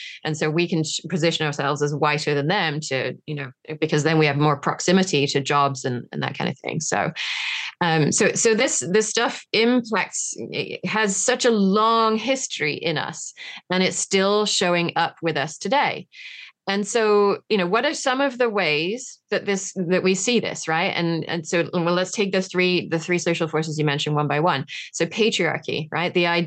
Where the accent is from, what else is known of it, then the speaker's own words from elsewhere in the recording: England, United Kingdom; I'm English